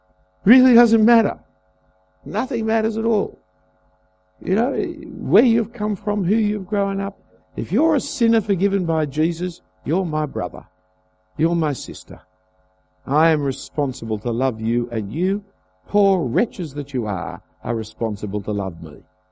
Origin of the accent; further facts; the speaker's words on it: Australia; Actually, I was a British citizen by birth, but then Britain kicked Australia out, so I'm now an Australian citizen.